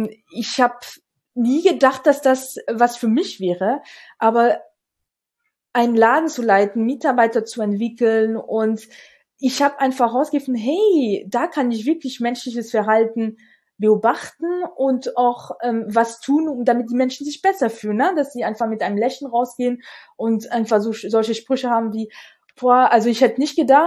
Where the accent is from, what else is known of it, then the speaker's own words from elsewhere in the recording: France; German is a second language; now in Germany; wenn man es schön deutlich hören kann, komme ich nicht aus Deutschland, sondern aus Frankreich. Ich bin 31 und bin jetzt seit 2012 von G4 in der Nähe von München